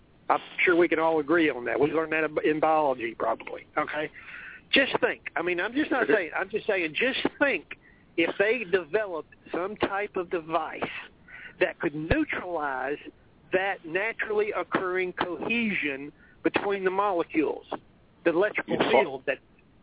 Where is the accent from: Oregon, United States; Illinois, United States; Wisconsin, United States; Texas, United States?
Texas, United States; I'm not from New York. I'm from Texas, and I've never been in New York City in a day of my life.